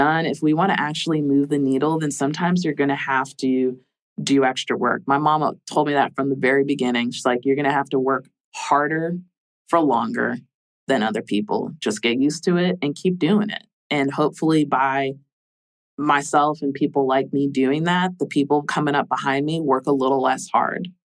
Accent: Jamaica; See, I'm a Jamaican, like Jamaican culture.

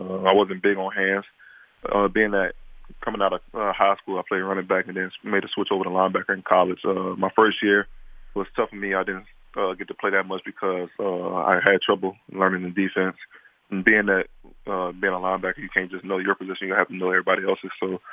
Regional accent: Louisiana, United States; I felt like it was best just to go to LSU just because that's my home state.

